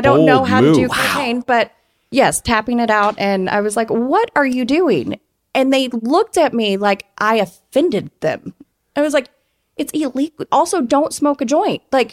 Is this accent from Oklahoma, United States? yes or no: no; Texas, United States; I'm from Texas. Ranch.